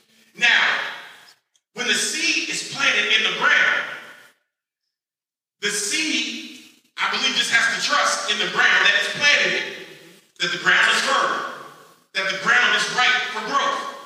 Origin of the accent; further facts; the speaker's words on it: Maryland, United States; because I grew up in Maryland